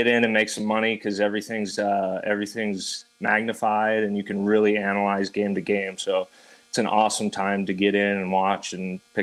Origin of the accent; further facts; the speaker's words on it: Colorado, United States; So born and raised in Colorado and ended up playing junior hockey in the USHL for the Green Bay Gamblers.